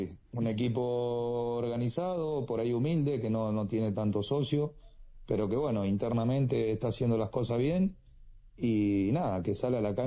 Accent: Argentina; a mí personalmente, siendo argentino, me hubiese encantado conocer la Bombonera

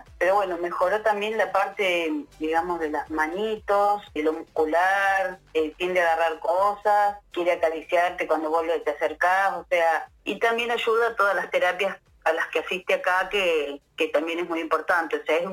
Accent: Chivilcoy, Buenos Aires Province, Argentina; yo soy de Chivilcoy y fuimos a Capital Federal con el nene a hacer unos estudios médicos

